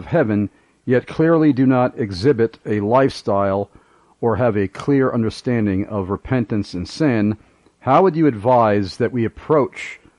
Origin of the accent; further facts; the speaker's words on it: New York, United States; when I told him I was from New York, which is where I'm originally from